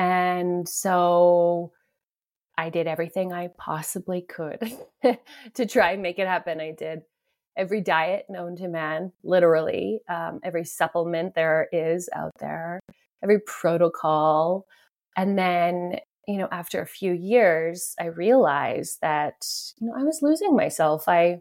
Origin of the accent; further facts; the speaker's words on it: Edmonton, Alberta, Canada; So I'm from Edmonton, Alberta, Canada. So I'm a Canadian girl.